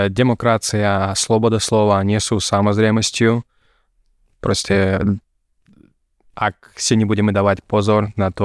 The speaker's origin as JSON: {"language": "Slovak", "country": "Russia", "tie": "born or raised there", "second_language": "Slovak", "said": "som občanom Ruska a ja sa hlásim ku ruskej spoločnosti. Som sa narodil v Rusku, som tam vyrastol"}